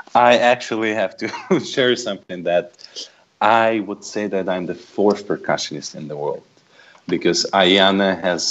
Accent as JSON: {"language": "English", "region": "Saint Petersburg", "country": "Russia", "tie": "born or raised there", "second_language": "English", "said": "I grew up in St. Petersburg."}